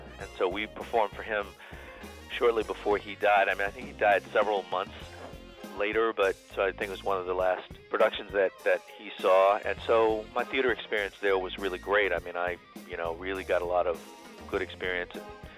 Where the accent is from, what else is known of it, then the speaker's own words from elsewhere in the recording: Smithville, Texas, United States; also born or lived in Austin, Texas; Well, I was born in Austin, Texas, and I grew up near there in a town called Smithville, Texas, and grew up my whole life there in Central Texas, went to Texas State University before I came out to California.